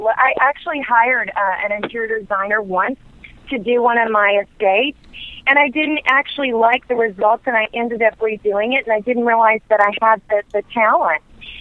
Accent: Knoxville, Tennessee, United States; I'm from Knoxville, Tennessee. Yeah.

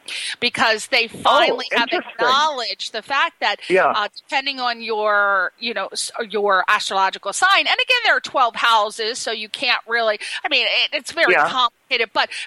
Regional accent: East Coast, United States; And it's so hard, especially in this town, because I'm from the East Coast. So I find that people are a little bit more real and down to earth

